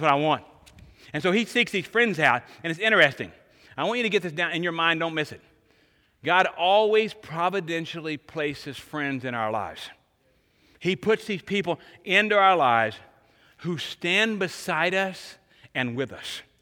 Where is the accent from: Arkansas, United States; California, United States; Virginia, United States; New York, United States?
Arkansas, United States; Fort Smith; He was born, in the same area I was born in Arkansas.